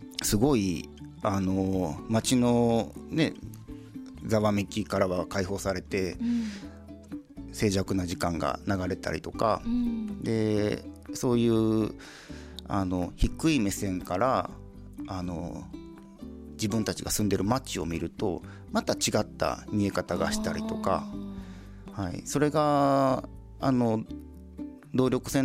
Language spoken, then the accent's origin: Japanese; Maizuru, Kyoto, Japan; 僕自身が、あまり舞鶴で生まれ育ったにもかかわらず